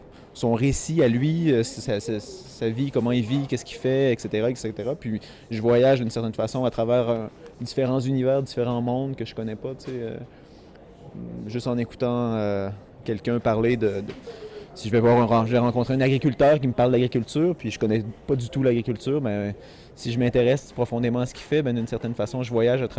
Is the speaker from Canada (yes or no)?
yes; Quebec, Canada; est un voyage chez moi, au Québec.